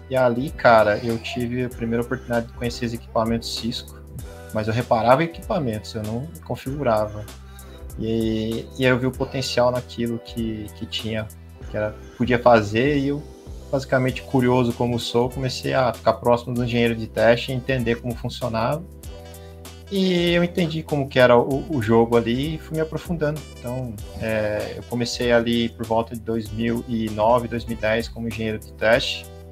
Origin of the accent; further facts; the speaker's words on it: Pedreira, São Paulo, Brazil; E eu sou interior, né, cara? Moro aqui no interior, cidade minha tem 60 mil habitantes, sou de Pedreira